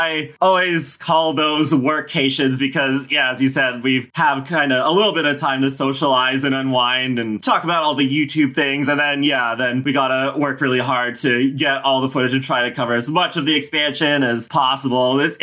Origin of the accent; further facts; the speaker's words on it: Canada; But yeah, I was born and raised in Canada.